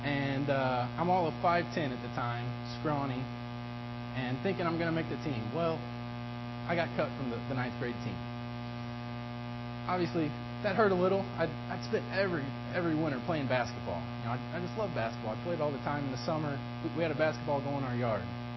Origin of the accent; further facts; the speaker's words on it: Kentucky, United States; As many of you all know, growing up in Kentucky, I love basketball.